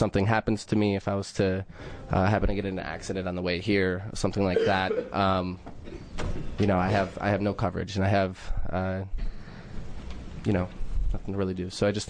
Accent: Pennsylvania, United States; moved away; I moved from Pennsylvania. Just to tell you a little background. I grew up in the Pennsylvania foster care system from the time I was 4 until I was 21.

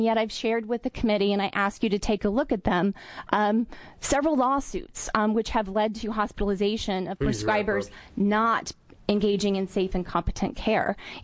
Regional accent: McMinnville, Oregon, United States; I'm from McMinnville, Oregon.

